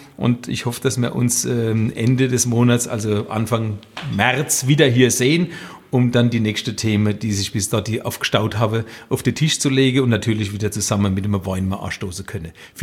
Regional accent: Weinheim, Baden-Württemberg, Germany; Wir sind ja quasi, du als Mannheimer, die Weinheimer schon immer als Odenwiller gesehen, weil wir am Tor zum Odenwald quasi wohnen.

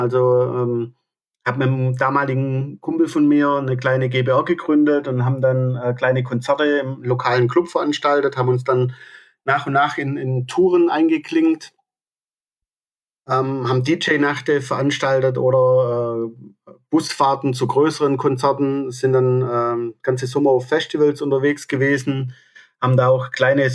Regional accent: Aalen, Baden-Württemberg, Germany; also ich komme aus Aalen und die Aalener Metal-Szene war ziemlich aktiv.

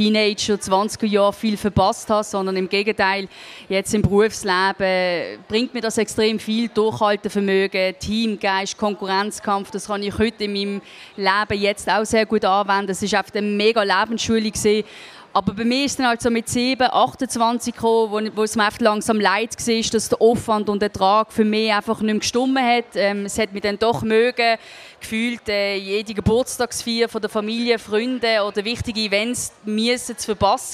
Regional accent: Netherlands; ich als Holländerin

